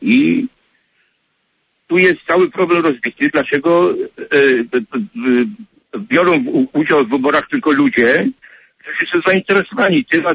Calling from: Chicago, Illinois, United States; jestem z Chicago.

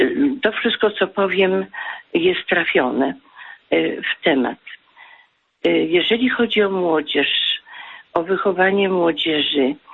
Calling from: Piotrków Trybunalski, Łódź Voivodeship, Poland; z Piotrkowa Trybunalskiego.

